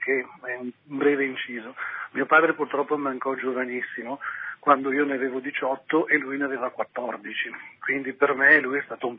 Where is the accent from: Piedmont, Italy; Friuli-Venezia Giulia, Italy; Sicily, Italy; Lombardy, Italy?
Lombardy, Italy; Bergamo; noi siamo di Bergamo